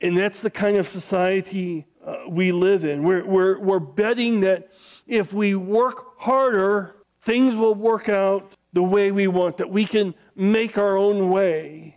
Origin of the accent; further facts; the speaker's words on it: United States; I grew up here in America.